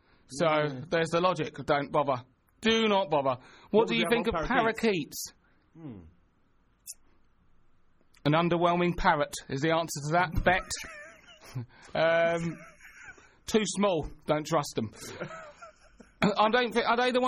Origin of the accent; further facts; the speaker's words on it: East of England, United Kingdom; I grew up in Essex, like, there weren't many black people around.